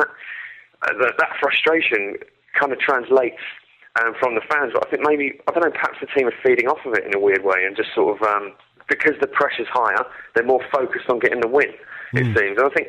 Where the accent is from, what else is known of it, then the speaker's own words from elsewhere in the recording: East of England, United Kingdom; I'm from Essex originally, and it's West Ham town